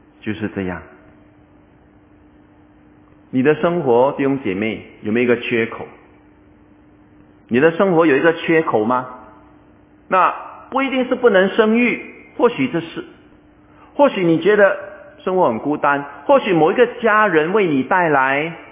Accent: Singapore; 通过这个游戏让我们想我们新加坡人追寻怎么样的一个美好的生活

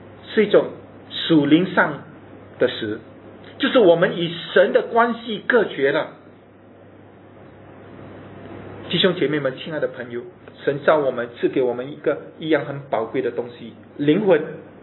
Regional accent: China; 这个结论就是老早我们中国人就认识

